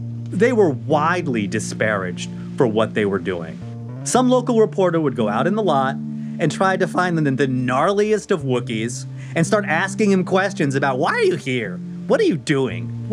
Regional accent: Rhode Island, United States; In my home state of Rhode Island, the … last played here in 1987.

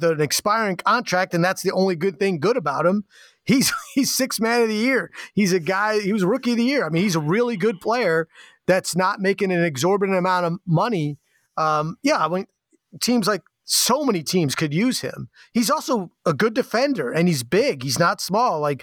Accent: East Coast, United States; now in Portland, United States; growing up on the East Coast, Buck Williams is the Nets

